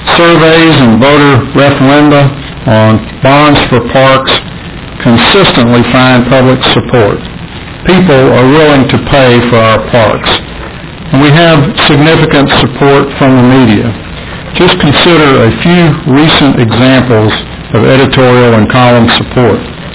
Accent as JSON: {"language": "English", "town": "San Antonio", "region": "Texas", "country": "United States", "tie": "born or raised there", "said": "The Express News in my hometown on July 31st ran an article"}